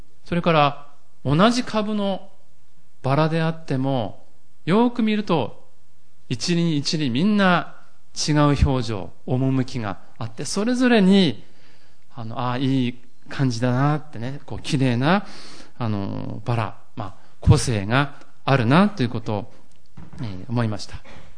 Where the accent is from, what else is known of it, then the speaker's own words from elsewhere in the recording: Murayama, Yamagata, Japan; 私の実家が山形の村山というところにありまして、今母が一人でそこに暮らしております。